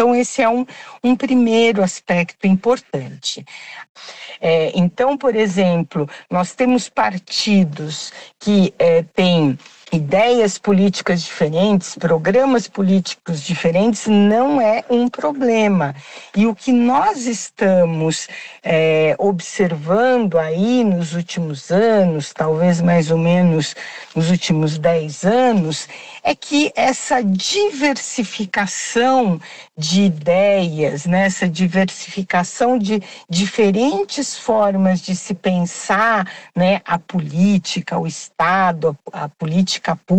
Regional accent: Brazil; eu sou brasileira

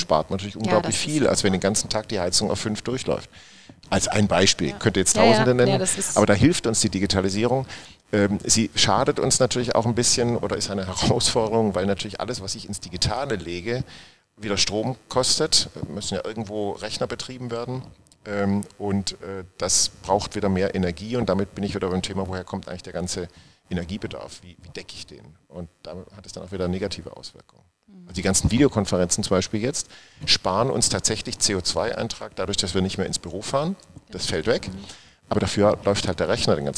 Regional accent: Baden-Württemberg, Germany; sage ich jetzt mal als ehemals Schwabe, ich komme ja aus Baden-Württemberg ursprünglich

